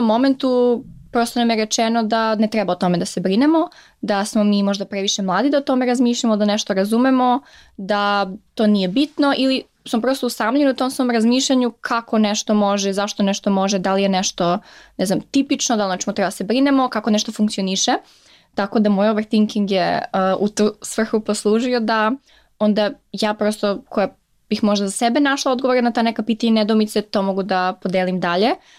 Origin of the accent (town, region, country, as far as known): Niš, Nišava District, Serbia; now in United States